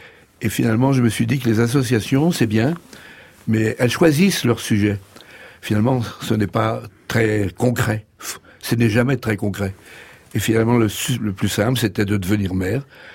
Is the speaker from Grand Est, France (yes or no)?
yes; Bar-sur-Aube, Grand Est, France; je suis né dans Bar-sur-Aube et que j'ai appris à connaître ce qu'était un bourg central, une petite ville plutôt qu'un bourg, qui dirige un petit pays au sens traditionnel du terme